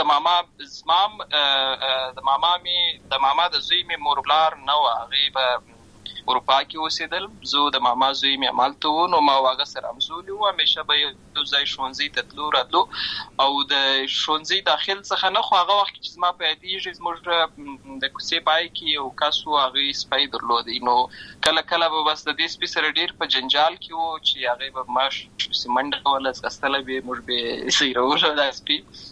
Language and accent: Pashto; Lashkargah, Helmand, Afghanistan; also born or lived in Uruzgan; زه په اصل کې د اروزګان ولایت یم، اما زه په هلمند ولایت لشکرګاه کې پیدا شوی یم،